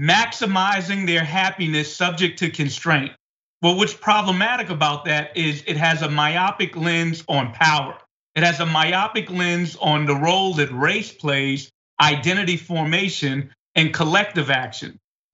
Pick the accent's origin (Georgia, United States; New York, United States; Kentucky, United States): New York, United States; Bed-Stuy; because I was born and raised in Bed-Stuy.